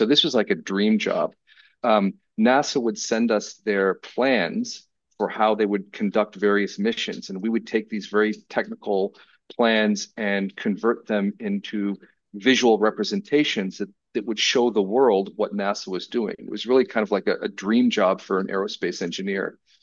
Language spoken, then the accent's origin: English; Boston, Massachusetts, United States; I'm originally from Boston in the USA, and in a former life, I was an aerospace engineer.